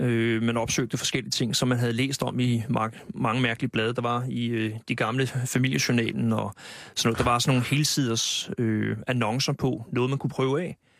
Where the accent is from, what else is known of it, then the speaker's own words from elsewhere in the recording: Copenhagen, Capital Region of Denmark, Denmark; Jeg er på Vesterbro.